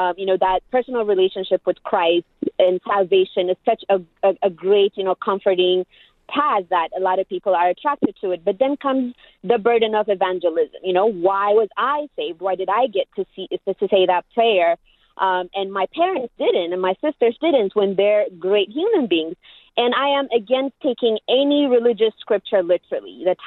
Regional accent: Ethiopia; I was born and raised in Ethiopia in a very strict Orthodox family.

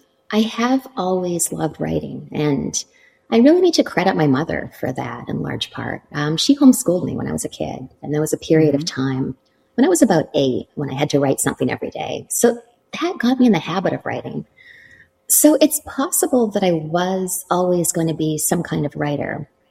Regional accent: Canada; I'm from Canada and I trained in contemporary dance.

